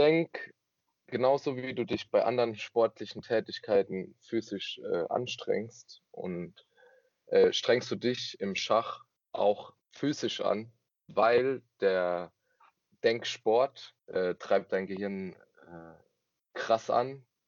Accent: Rhineland-Palatinate, Germany; 23 Jahre alt. Ich komme tatsächlich hier aus der Pfalz. Ich wohne in Bellheim, im kleinen schönen Dorf neben Germersheim. Hab in Germersheim mein Abitur gemacht und studiere jetzt im 6. Bachelorsemester Spanisch und Englisch. Ich habe chilenische Wurzeln.

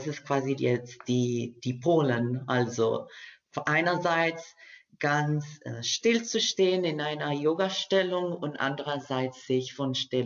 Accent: Costa Rica; German is a second language; now in Germersheim, Germany; ich komme aus Costa Rica und ich bin in Germersheim seit 2018 mit der Sprachkombination Deutsch, Portugiesisch, Französisch

